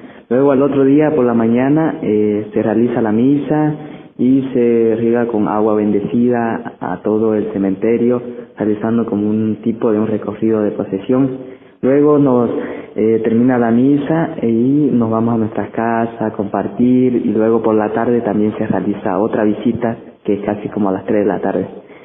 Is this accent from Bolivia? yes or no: yes; Santana, Santa Cruz, Bolivia; vengo de la zona de La Chiquitanía, de la provincia de Velasco, Cantón Santana.